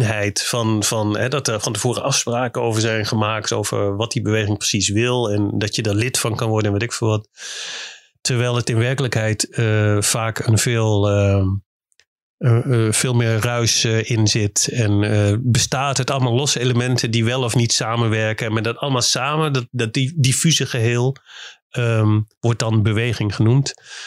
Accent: Haaksbergen, Overijssel, Netherlands; Ik kwam uit Haaksbergen, dat is in Twente. Staat ook niet bekend om enige revolutionaire oprispingen of wat dan ook.

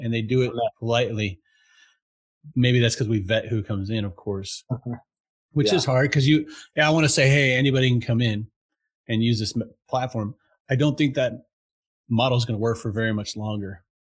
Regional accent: California, United States; I grew up in California.

